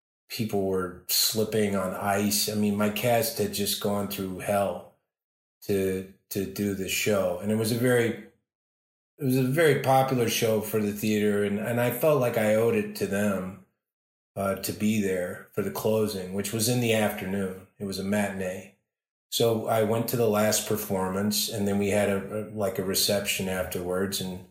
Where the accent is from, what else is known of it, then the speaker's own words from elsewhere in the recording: Chicago, Illinois, United States; because I'm from Chicago, or I started acting in Chicago anyway